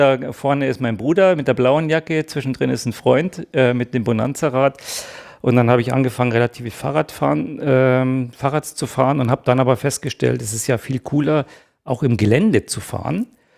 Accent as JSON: {"language": "German", "town": "Ingolstadt", "region": "Bavaria", "country": "Germany", "tie": "born or raised there", "said": "ich bin in Ingolstadt aufgewachsen und da haben wir ein bisschen auf dem Land, auch ein bisschen außerhalb von Ingolstadt gewohnt."}